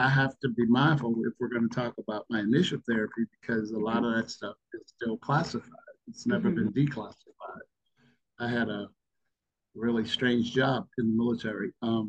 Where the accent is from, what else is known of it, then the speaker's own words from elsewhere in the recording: New Orleans, Louisiana, United States; from New Orleans originally, back here in New Orleans.